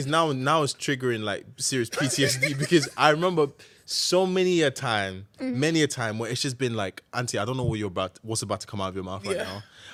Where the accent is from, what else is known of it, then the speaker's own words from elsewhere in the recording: Nigeria; Growing up in Nigeria